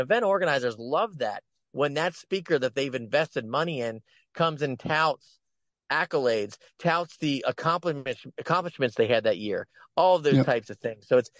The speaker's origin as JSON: {"language": "English", "town": "Cincinnati", "region": "Ohio", "country": "United States", "tie": "born or raised there", "said": "My hometown of Cincinnati, where I grew up, did you know the very first Catholic men's conference ever put on in the United States was in Cincinnati?"}